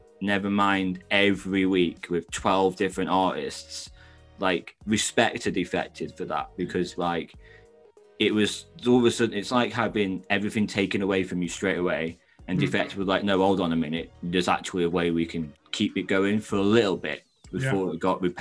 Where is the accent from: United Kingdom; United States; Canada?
United Kingdom; Stoke-on-Trent, West Midlands; Obviously, I'm from Stoke. So like the best thing about Stoke-on-Trent when you're like 18 to 21